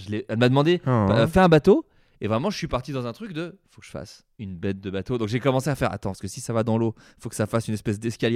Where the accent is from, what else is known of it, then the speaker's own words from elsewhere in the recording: Bourgogne-Franche-Comté, France; j'ai une maison à la campagne en Bourgogne, une petite bicoque que je tenais à avoir là où j'ai grandi. Et dès que je retourne en Bourgogne, c'est très marrant parce que je rechope l'accent.